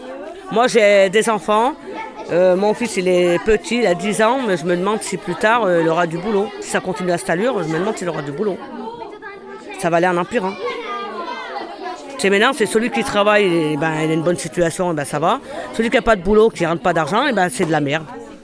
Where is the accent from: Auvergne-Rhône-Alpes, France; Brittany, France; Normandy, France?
Auvergne-Rhône-Alpes, France; Fontaine; Moi, je suis née à Fontaine. J'ai toujours habité Fontaine. Ça fait 52 ans que je suis à Fontaine.